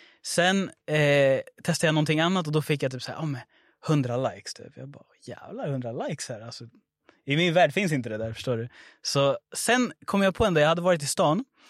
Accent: Ecuador; now in Sweden; Jag var i Ecuador, mitt hemland.

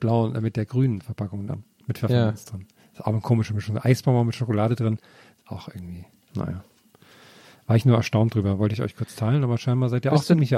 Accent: Thuringia, Germany; So viel zu meiner Kindheit in Thüringen.

